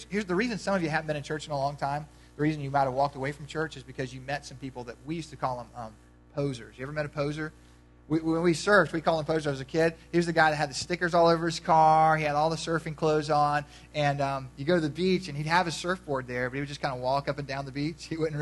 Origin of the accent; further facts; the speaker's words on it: United States; I think that's a great thing because I'm an American and we should do that.